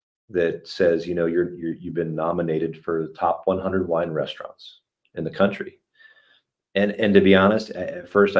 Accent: New York, United States; your restaurant is the best, and I know because I'm from New York.

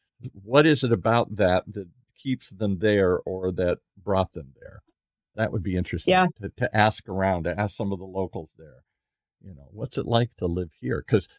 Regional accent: Midwest, United States; So I grew up in the Midwest, couldn't wait to hell to get away from it.

